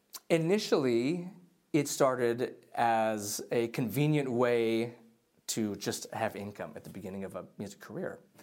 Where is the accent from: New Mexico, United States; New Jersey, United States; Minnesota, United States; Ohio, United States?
Minnesota, United States; Well, I'm a drummer from Minnesota, live in Minneapolis.